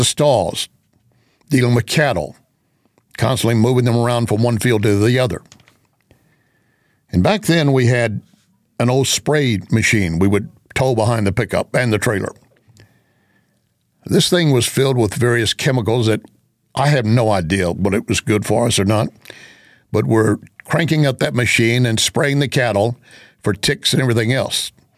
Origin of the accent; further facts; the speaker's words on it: Texas, United States; As you have heard me say before, I grew up in West Texas. My dad was in the oil field business.